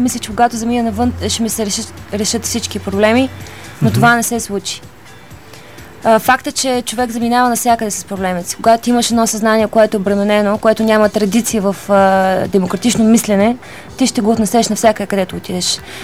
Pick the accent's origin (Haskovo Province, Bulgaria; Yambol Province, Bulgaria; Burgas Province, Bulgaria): Burgas Province, Bulgaria; Nesebar; Аз съм от Несебър, един прекрасен град.